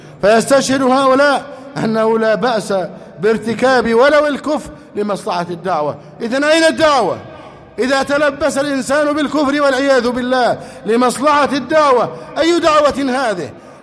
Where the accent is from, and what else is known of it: Egypt